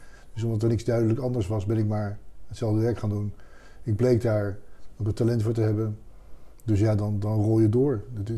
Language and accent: Dutch; Leidschendam, South Holland, Netherlands; born there; Geboren in Leidschendam, wat me verder ook helemaal niet zegt. Want daar heb ik 7 jaar gewoond.